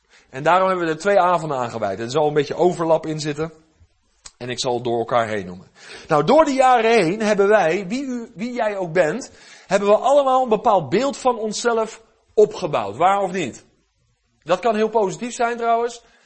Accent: Westland, South Holland, Netherlands; Ik weet nog wel, ik kom uit het Westland.

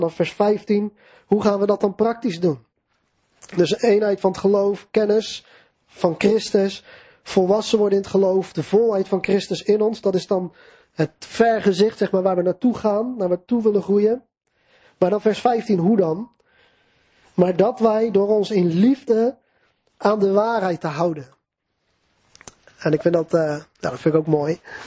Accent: Netherlands; wij zijn een beetje individualistisch als Nederlanders

